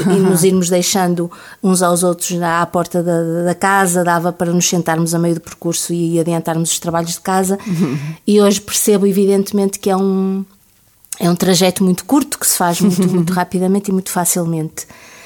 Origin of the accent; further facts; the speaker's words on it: Porto, Norte, Portugal; Onde de facto eu nasci, onde eu cresci, onde eu estudei, mas agora vivo perto do Porto, mas não no Porto.